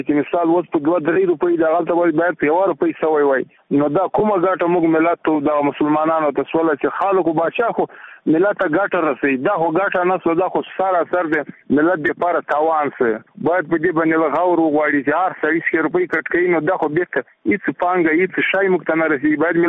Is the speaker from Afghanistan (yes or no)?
yes; Ghazni, Afghanistan; د غزنی ولایت یم.